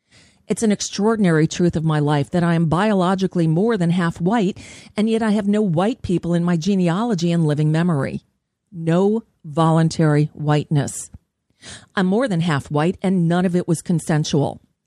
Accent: Southern US, United States; I don't just come from the South. I come from Confederates.

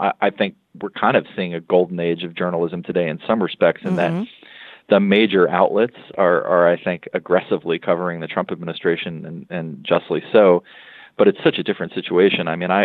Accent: New Jersey, United States; like a dozen other New Jersey newspapers. I'm just picking my hometown state as an example.

